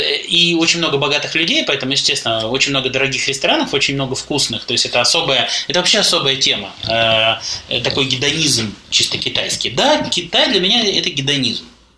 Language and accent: Russian; Grozny, Chechnya, Russia; moved away; also born or lived in Shenzhen; я мальчик из Грозного